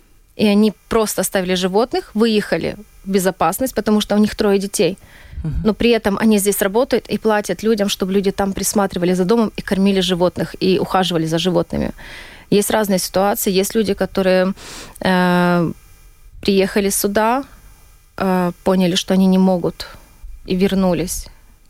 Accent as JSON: {"language": "Russian", "town": "Bucha", "region": "Kyiv Oblast", "country": "Ukraine", "said": "То есть я родом с Киева, родом с Бучи, точнее."}